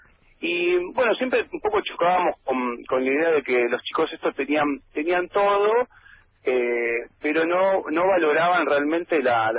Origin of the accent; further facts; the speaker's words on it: Buenos Aires, Argentina; soy de Capital, siempre soy de Capital